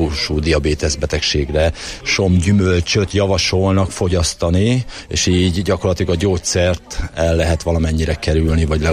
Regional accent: Somogy, Hungary; a saját megyén somogyi vagyok

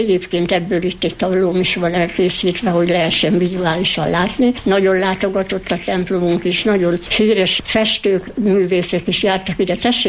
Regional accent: Jász-Nagykun-Szolnok, Hungary; Én arra vagyok büszke, hogy született Szent Andrási, született Jász vagyok, mert az én nagypapám 1861-ben, a déd nagyapám így kaptak ki a jussát. és ők ugye úgy származtak itt

